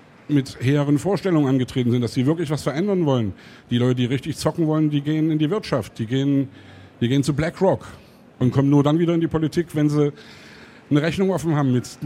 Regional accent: East Germany, Germany; Früher bei uns in der DDR gab es Wahlen, die waren genauso schwachsinnig wie die Wahl, die bei Putin jetzt stattgefunden hat.

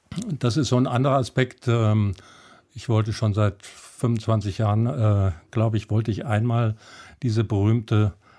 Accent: Germany

